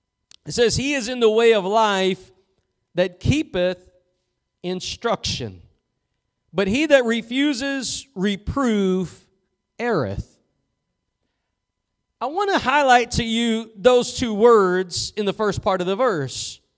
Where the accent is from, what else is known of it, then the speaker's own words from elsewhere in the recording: Texas, United States; You can talk like that from Texas, so don't worry. I'm from Texas.